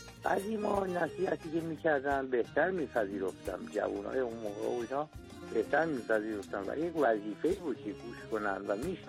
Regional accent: Baba Pir, Hamadan, Iran; از روستای بابا پیر شهرستان تویترکان.

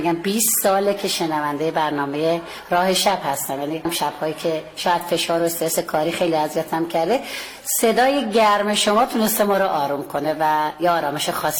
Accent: Isfahan, Iran

